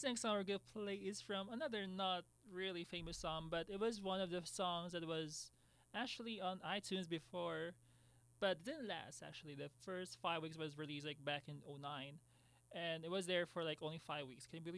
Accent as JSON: {"language": "English", "country": "Philippines", "said": "I'm from the Philippines myself"}